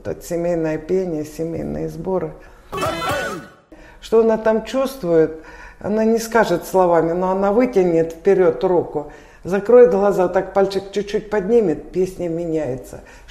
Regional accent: Voronezh, Voronezh Oblast, Russia; Откуда ты есть? Я говорю, из Воронежа.

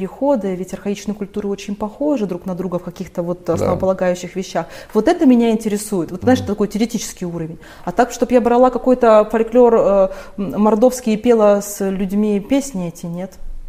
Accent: Novosibirsk, Novosibirsk Oblast, Russia; Видишь, я же из Новосибирска, у нас же шаманская земля, да.

